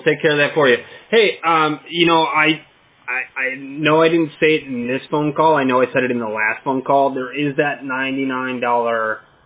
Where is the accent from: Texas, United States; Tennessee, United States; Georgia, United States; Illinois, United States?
Illinois, United States; Crystal Lake; I'm from Crystal Lake, Illinois.